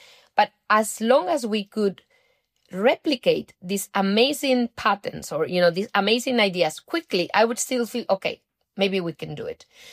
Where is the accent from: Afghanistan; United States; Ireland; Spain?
Spain; because we're both from Spain